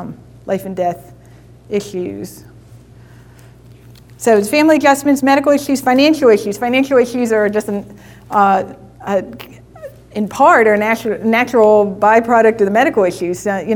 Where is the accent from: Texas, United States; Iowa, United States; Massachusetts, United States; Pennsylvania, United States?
Pennsylvania, United States; Lancaster; because we're from Lancaster